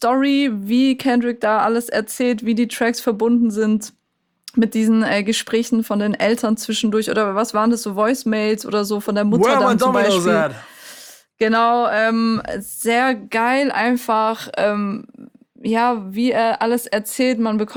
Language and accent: German; Bietigheim, Baden-Württemberg, Germany; ich wollte nur kurz sagen, ich komme auch aus Bietigheim